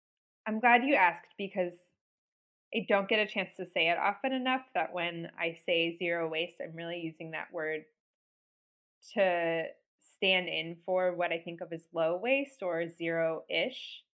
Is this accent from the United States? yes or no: yes; Indianapolis, Indiana, United States; now in Madison, United States; I live in Madison right now, Madison, Wisconsin. I'm from Indianapolis originally